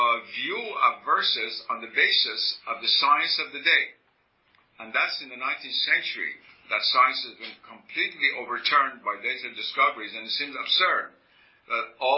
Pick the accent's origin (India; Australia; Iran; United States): Iran; first language Persian; English is a second language; well, Persian was my mother tongue, was living in Iran at that time.